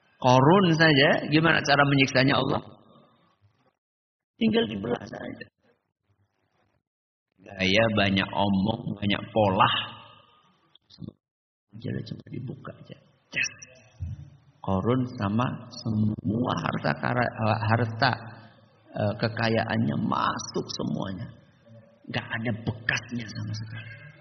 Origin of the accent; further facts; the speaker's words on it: Banjarnegara, Central Java, Indonesia; Enggak jauh dari daerah saya. Dukuh namanya Dukuh Legetang. Dukuh namanya Dukuh Legetang. Ini di daerah Banjarnegara.